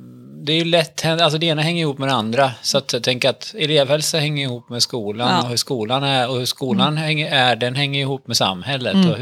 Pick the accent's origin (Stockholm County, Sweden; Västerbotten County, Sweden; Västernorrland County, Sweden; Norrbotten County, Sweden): Västernorrland County, Sweden; Sundsvall; Jag kommer från Sundsvall, kan jag säga. Jag har pluggat i Umeå.